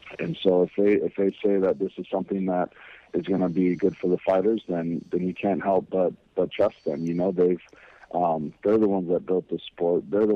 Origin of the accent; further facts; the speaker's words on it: Hawaii, United States; We're Hawaiian, bro. I don't know about that ice skating.